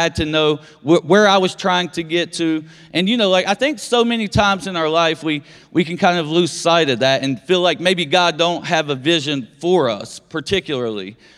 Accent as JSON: {"language": "English", "town": "Beckley", "region": "West Virginia", "country": "United States", "said": "I'm actually, if you can't tell by my accent, I'm not from here. I'm from Beckley originally, and I was a 12-year drug addict."}